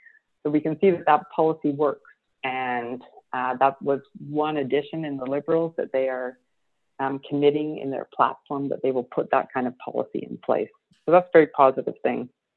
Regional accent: British Columbia, Canada; being from British Columbia

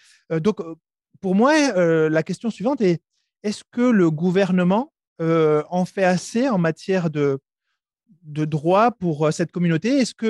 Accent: France; Alors, moi, je viens de France, comme je te le disais.

